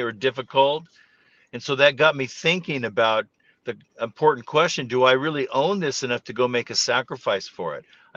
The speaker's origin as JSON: {"language": "English", "town": "Salt Lake City", "region": "Utah", "country": "United States", "tie": "born or raised there", "also_born_or_lived": "Western US", "said": "So actually I was born in Salt Lake and born in Utah, raised around the West, and a family of 10 kids, a very active Mormon family."}